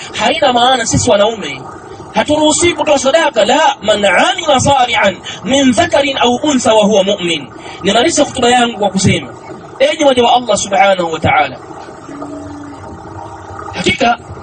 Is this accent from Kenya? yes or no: no; Tanzania; Mimi ni Mtanzania, wewe ni Mtanzania, yule ni Mtanzania. Lakini pia achilia mbali kwamba sisi ni Watanzania, sisi ni Waislamu